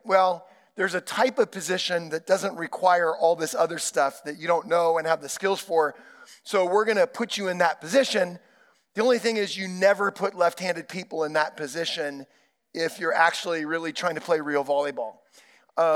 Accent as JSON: {"language": "English", "town": "Santa Rosa", "region": "California", "country": "United States", "tie": "born or raised there", "said": "because I grew up in Santa Rosa, and there was no men's volleyball, no, you know, boys volleyball club team, no high school team, none of that stuff."}